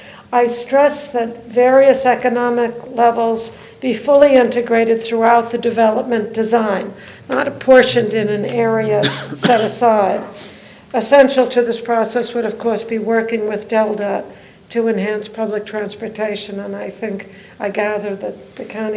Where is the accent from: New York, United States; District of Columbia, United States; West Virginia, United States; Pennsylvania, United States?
New York, United States; now in Rehoboth Beach, United States; I was raised on Long Island, arriving there in the early 50s, when it bore a great deal of resemblance to what I found down here in Sussex.